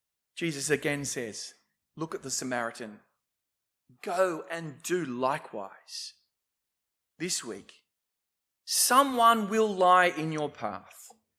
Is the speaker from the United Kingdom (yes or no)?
no; Newtown, New South Wales, Australia; When I was growing up in Newtown, everyone knew about the block on Everleigh Street near Redfern Station.